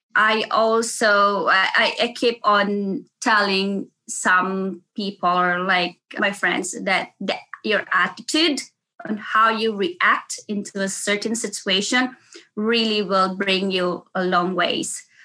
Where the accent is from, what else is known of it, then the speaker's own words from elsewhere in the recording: Philippines; English is a second language; hey, I'm a Filipino. I have a thick accent.